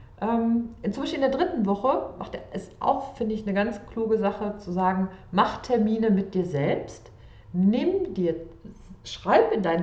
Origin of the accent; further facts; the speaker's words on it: North Rhine-Westphalia, Germany; born there; geboren im Sauerland, Novemberkind, Skorpion